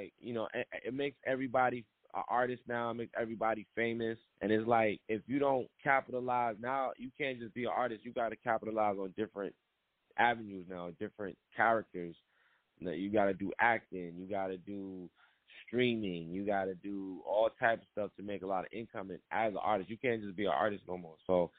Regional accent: Queens, New York, United States; I want to let people know that I'm from Queens, no matter where I'm at.

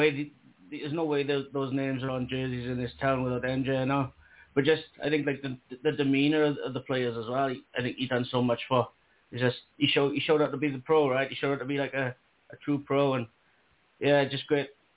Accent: Wales, United Kingdom; Like in my hometown here in Wales, there's not a big population at all. It's a very small mining village, right?

